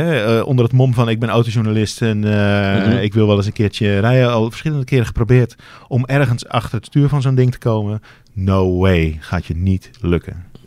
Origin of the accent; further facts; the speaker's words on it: Netherlands; Misschien zijn wij Nederlanders ook gewoon te nuchter voor dat soort dingen.